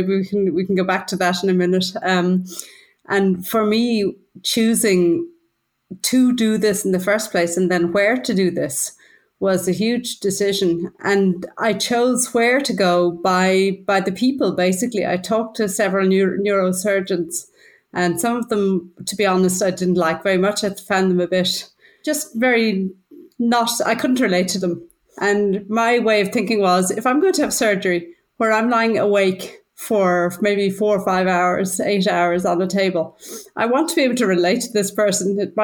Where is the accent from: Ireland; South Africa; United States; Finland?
Ireland; moved away as an adult; now in Germany; I come from Ireland, but I've been living in Germany for, over half my life now. Came here as a student and kind of got stuck in Germany a good while ago.